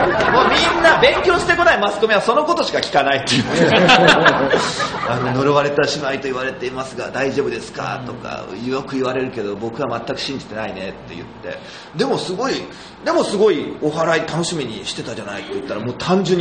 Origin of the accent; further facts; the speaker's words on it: Tokyo, Japan; 私は東京の人間ですが